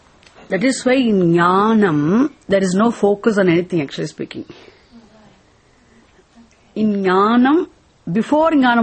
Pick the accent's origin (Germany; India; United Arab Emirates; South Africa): India; Now I'm very Indian, you see.